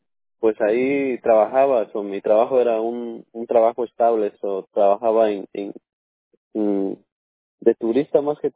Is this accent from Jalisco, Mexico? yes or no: no; Cancún, Quintana Roo, Mexico; also born or lived in Guatemala; Nací en Guatemala, pero yo me crecí allá en Cancún.